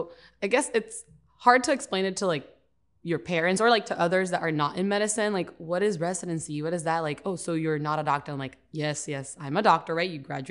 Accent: Caguas, Puerto Rico; moved away as an adult; now in United States; I'm from Caguas, Puerto Rico originally.

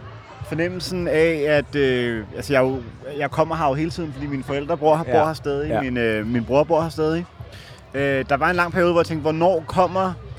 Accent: Copenhagen, Capital Region of Denmark, Denmark; Jeg er vokset op på Østerbro, ikke så langt herfra.

